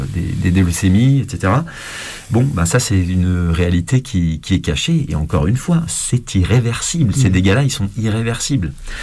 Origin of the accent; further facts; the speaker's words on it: France; quand même, parce que on est français.